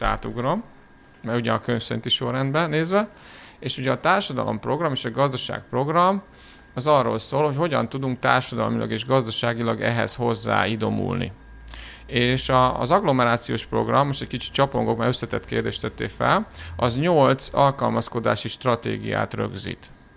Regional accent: Pécs, Baranya, Hungary; a Pécs és környék agglomeráció, hogy én Pécsről jövök

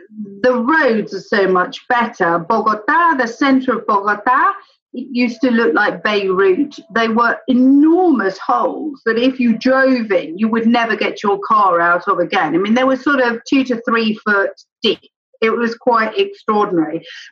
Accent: England, United Kingdom; accent: English; because apparently I'd lost my English accent so much that I was talking in a very strange way in London

